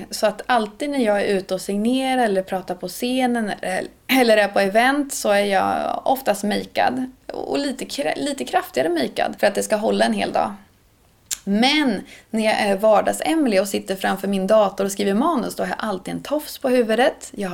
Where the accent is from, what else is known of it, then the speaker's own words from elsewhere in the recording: Östergötland, Sweden; accent: Östergötland dialect; Så att vi kanske har mixat vår egen dialekt. Men när jag pratar med min mamma och pappa i telefon, då kommer östgötskan in ganska rejält.